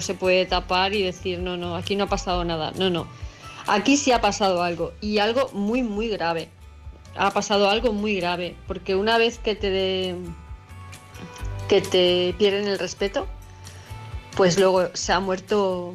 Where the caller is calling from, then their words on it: Palma de Mallorca, Balearic Islands, Spain; de Palma de Mallorca